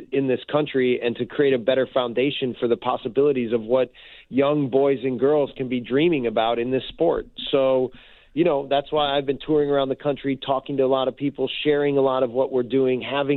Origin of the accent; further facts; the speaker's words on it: United States; now in Canada; I am American, and you know, I don't fully understand everything about being Canadian